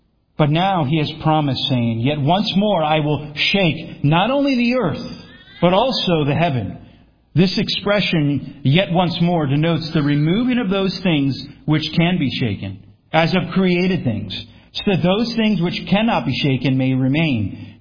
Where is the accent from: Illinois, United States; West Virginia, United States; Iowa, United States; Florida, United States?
Florida, United States; Now, it is I am from Florida.